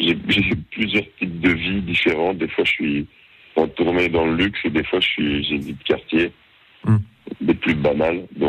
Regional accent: Belgium; moi, je m'y sens plus à la maison parce que c'est le Nord et que je suis belge

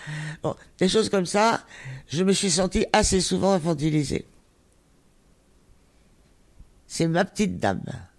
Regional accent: Montélimar, Auvergne-Rhône-Alpes, France; J'ai grandi à Montélimar.

